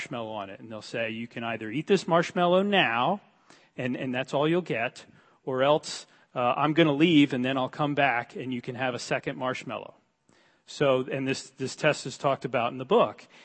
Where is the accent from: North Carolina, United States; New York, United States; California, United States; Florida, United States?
New York, United States; New York City; also born or lived in New Jersey; growing up in the New York City area and New Jersey